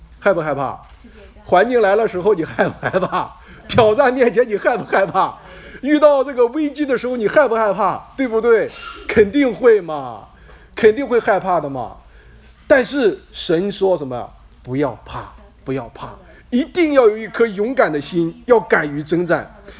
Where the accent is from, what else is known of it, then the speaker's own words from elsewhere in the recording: Shandong, China; 因为我们老家哈离台儿庄很近啊，离台儿庄很近。